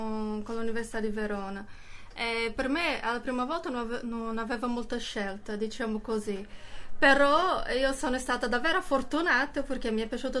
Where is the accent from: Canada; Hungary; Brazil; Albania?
Brazil; Uberlândia, Minas Gerais; Italian is a second language; now in Italy; Io vengo da una città che si chiama Uberlândia, che sta in Minas Gerais.